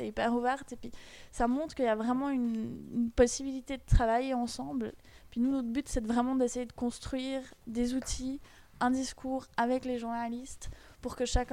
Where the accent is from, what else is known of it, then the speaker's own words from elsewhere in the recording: Fribourg, Switzerland; Alors moi initialement je viens de Fribourg.